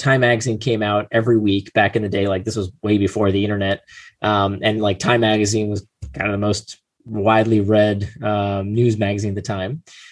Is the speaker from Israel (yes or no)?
yes; Israel; born there; first language Hebrew; English is a second language; I was born in Israel, so at home we spoke only Hebrew. Like English was not my first language